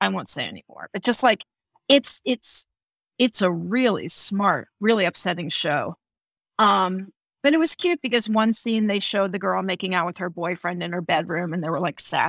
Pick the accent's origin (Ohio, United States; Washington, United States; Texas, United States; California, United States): Texas, United States; I grew up in Texas, you know, so people would eat frog legs.